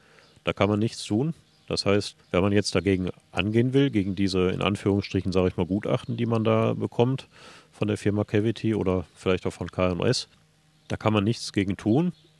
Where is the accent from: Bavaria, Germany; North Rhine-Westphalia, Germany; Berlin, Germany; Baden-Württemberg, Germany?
North Rhine-Westphalia, Germany; ich selber bin aufgewachsen im Ruhrgebiet und von daher kenne ich Bergschäden noch und nöcher.